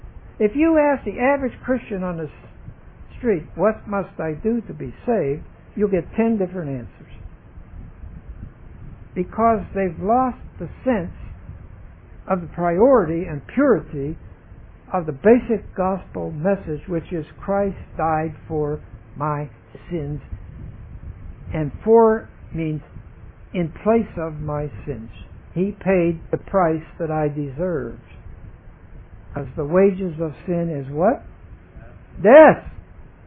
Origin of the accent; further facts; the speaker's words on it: Pittsburgh, Pennsylvania, United States; Sorry, I'm from Pittsburgh, and we're sort of born with the capacity to agitate.